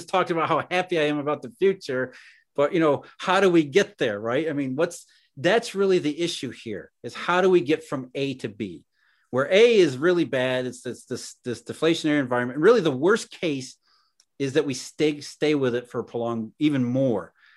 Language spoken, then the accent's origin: English; Rust Belt, United States; And you know, hey, I grew up in the Rust Belt.